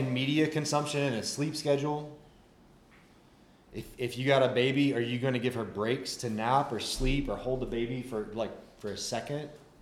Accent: the South, United States; but I grew up hunting in the South, and you'd put a stand in a tree and you'd sit there for hours and hope that a deer walks under.

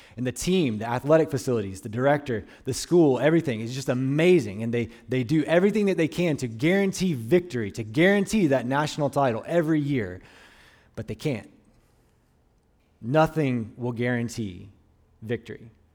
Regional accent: Deep South, United States; I'm born and raised in the Deep South

